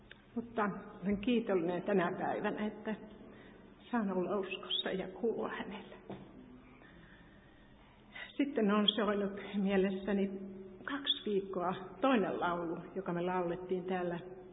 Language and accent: Finnish; Padasjoki, Päijät-Häme, Finland; Olen syntynyt Padasjoella. Meillä oli suuri perhe, 8 lasta, josta minä olen nuorin. Isä oli kirvesmies